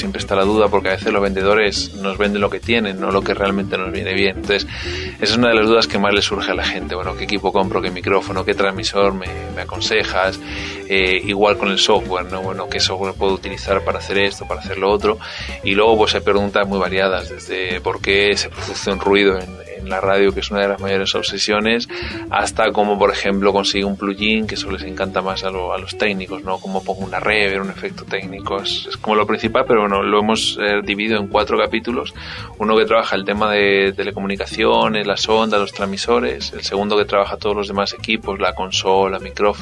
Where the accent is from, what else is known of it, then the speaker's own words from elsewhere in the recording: Spain; born there; moved away; Nací en España, suficiente por las Zetas, pero bueno, llevo ya más de 10 años, de 11 años trabajando en América Latina